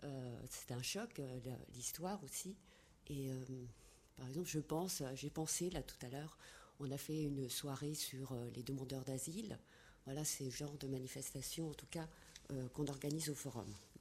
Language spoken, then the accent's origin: French; Grand Est, France; Je viens de Lorraine. La Lorraine, c'est une terre d'immigration, c'est une histoire... très lourde, justement de mouvements de population.